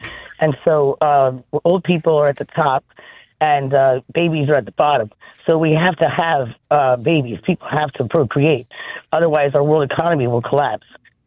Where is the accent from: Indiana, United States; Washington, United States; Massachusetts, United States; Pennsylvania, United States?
Pennsylvania, United States; Philadelphia; No, but I am from Philadelphia originally.